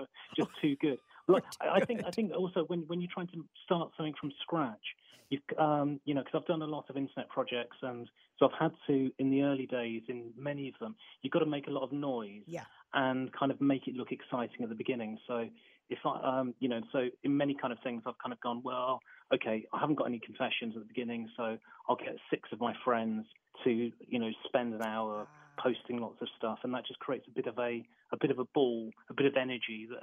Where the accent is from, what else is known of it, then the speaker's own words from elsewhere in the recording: Wolverhampton, West Midlands, United Kingdom; I grew up in Wolverhampton in the Midlands in the UK.